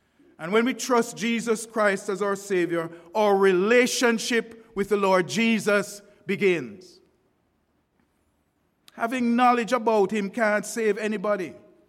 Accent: Jamaica; I'm a Jamaican too.

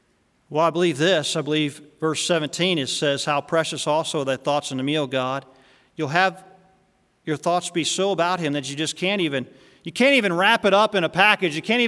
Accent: the South, United States; I'm from the South, as I mentioned to you before.

